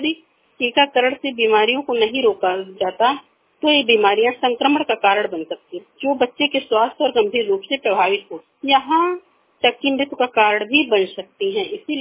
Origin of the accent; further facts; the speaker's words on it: Gohania, Uttar Pradesh, India; मैं गोहनिया से हूँ। मेरा उम्र 40 साल है।